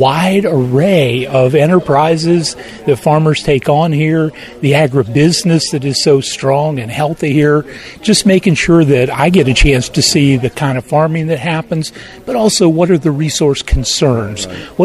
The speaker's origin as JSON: {"language": "English", "region": "West Virginia", "country": "United States", "tie": "born or raised there", "said": "I was raised in West Virginia, been with NRCS for 38 years, so it's been a lifelong career."}